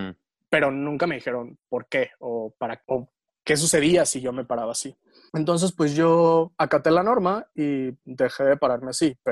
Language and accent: Spanish; Lázaro Cárdenas, Michoacán, Mexico; born there; Ciudad y Puerto, Lázaro Cárdenas, Michoacán. Súper cerca de Ixtapa, Guerrero.